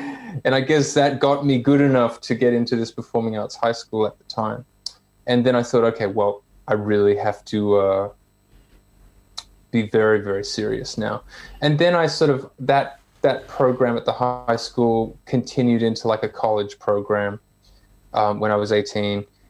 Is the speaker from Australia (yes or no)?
yes; Australia; you just couldn't miss him growing up in Australia in the 90s